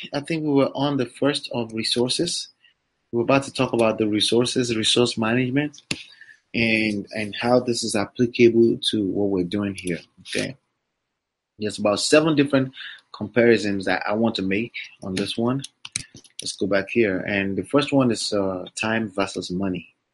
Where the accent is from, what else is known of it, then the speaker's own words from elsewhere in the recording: Woodbridge, New Jersey, United States; I am from Woodbridge, New Jersey.